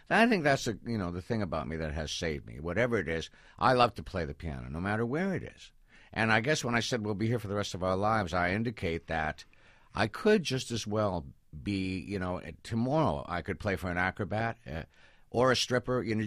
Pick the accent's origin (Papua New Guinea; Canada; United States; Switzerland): Canada; I'm from Canada.